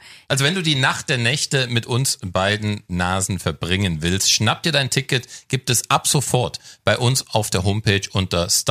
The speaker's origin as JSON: {"language": "German", "region": "Baden-Württemberg", "country": "Germany"}